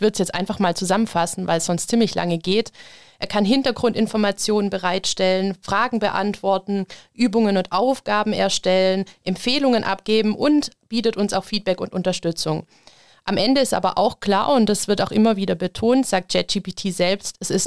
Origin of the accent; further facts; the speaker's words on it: Baden-Württemberg, Germany; und da würde ich als Schwäbin sagen, Obacht!